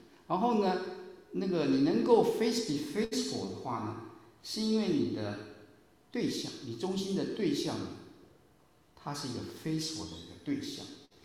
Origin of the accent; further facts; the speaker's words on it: Taiwan; 从前我是从台湾来的，我们在台湾，在我念书的那个时候呢